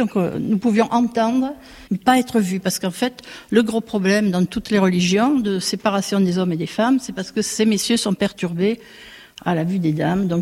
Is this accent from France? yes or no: yes; France; je suis une Française de province, de religion juive.